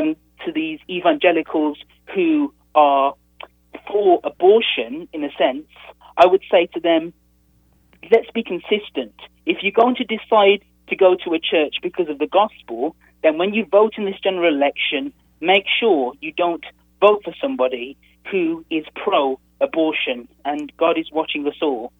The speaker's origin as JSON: {"language": "English", "town": "Dudley", "region": "West Midlands", "country": "United Kingdom", "said": "I'm from the West Midlands in a town called Dudley."}